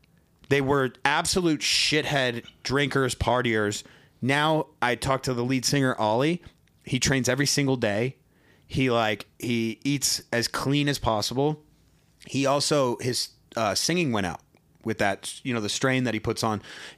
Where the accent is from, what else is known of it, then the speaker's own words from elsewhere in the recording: Ireland; And I'm like, yeah, I'm Irish. Let's go.